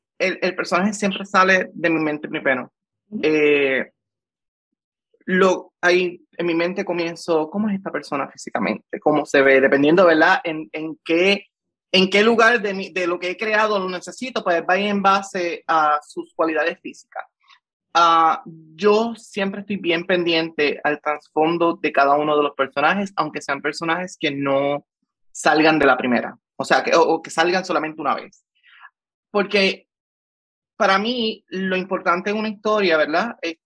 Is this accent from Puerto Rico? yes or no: yes; Corozal, Puerto Rico; como dije anteriormente, vengo de Corozal